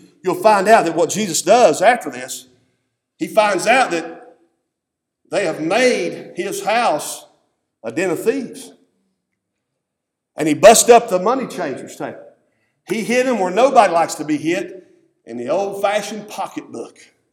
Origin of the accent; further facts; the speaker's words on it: Princeton, United States; I remember when I was a kid, I grew up in Princeton.